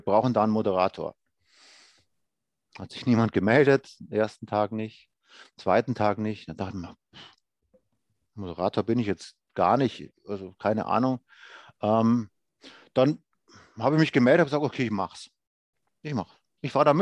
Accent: Bavaria, Germany; was für mich natürlich Wahnsinn war, in meiner Heimat da Radio machen zu dürfen. Bei meinem AEV, bei meinen Eishockey-Jungs, da war ich schon als Schüler drin

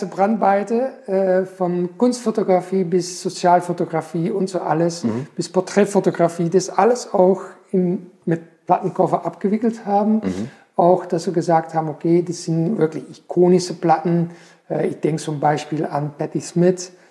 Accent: Flanders, Belgium; Ich bin in Belgien am Meer aufgewachsen und komme aus einer musikalischen Familie.

